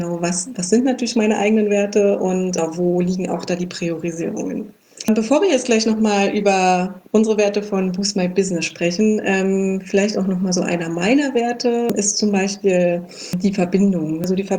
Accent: Berlin, Germany; Wir kommen beide ja aus Berlin.

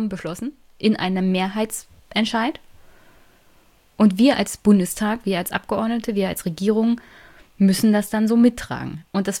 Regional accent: Germany; Ich meine, als Deutsche, ich persönlich würde auch keinen Kriegseinsatz befürworten.

